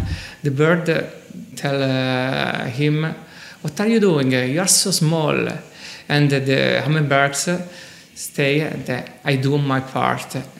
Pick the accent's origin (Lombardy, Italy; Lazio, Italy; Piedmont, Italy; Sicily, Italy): Lazio, Italy; Rome; English is a second language; I come from Rome and I'm here to show my new collection.